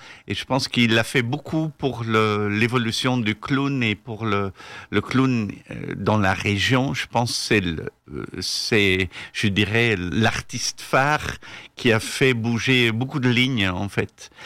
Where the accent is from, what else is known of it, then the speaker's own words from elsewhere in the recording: Ghent, Flanders, Belgium; French is a second language; moved away as an adult; now in Paris, France; Non, je suis flamand. Je suis de Gand d'origine. Mais après mes études, j'ai fait des études à Paris. Et après, j'y suis resté depuis 25 ans maintenant.